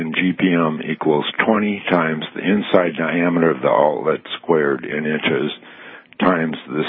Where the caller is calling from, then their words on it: St. Paul, Minnesota, United States; from St. Paul, Minnesota.